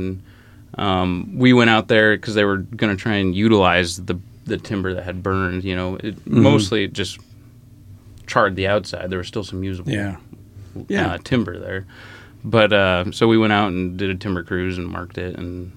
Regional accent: Syracuse, Nebraska, United States; I grew up in Syracuse, Nebraska.

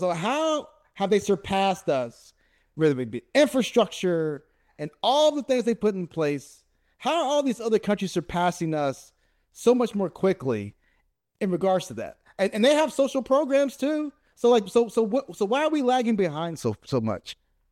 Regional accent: Texas, United States; I'm from Texas, man. And that's what we do in Texas.

